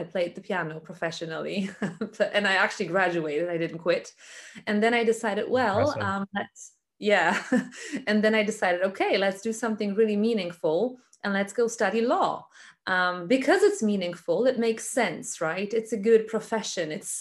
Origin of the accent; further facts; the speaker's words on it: Germany; I am a third culture child, which I think is really important. So I was born and raised in Germany. Part of my family is American, part of my family is Polish. I've lived in different countries as well.